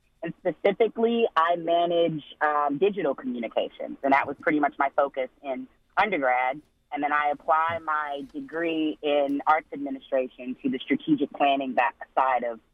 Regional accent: the South, United States; I'm originally from the South.

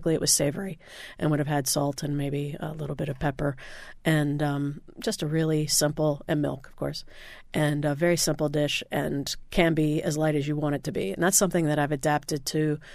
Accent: Indiana, United States; growing up in Indiana didn't exactly.

